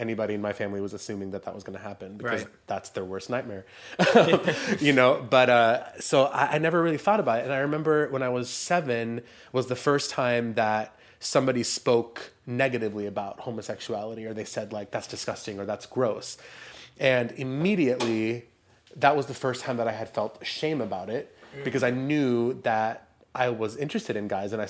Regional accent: Sweden; So I'm born and raised in Sweden.

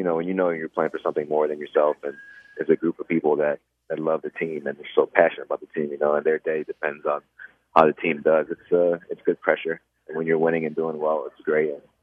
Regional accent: Liberia; born there; I know that I was born in Liberia.

